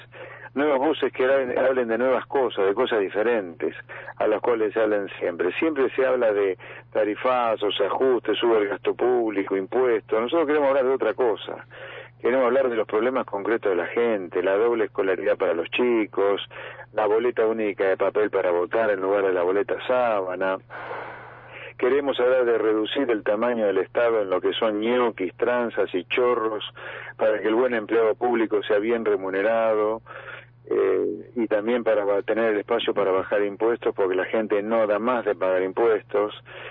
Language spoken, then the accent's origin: Spanish; Pergamino, Buenos Aires Province, Argentina; born there; y ni hablar en Pergamino, el lugar donde yo nací, que quiero tanto